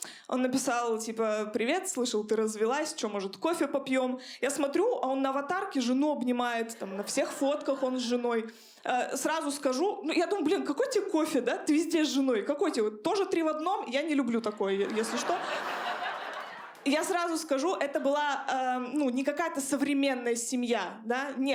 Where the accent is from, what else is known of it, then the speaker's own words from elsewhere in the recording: Chelyabinsk, Chelyabinsk Oblast, Russia; Я из Челябинска, я вот в этом своем ублюдском дворе в Челябинске очень многому научилась, правда.